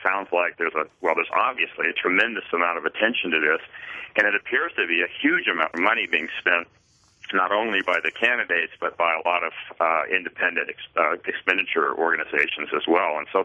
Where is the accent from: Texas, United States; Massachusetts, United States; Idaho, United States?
Idaho, United States; There are a few states, including my home state of Idaho, in which actually the governor gets to appoint the replacement.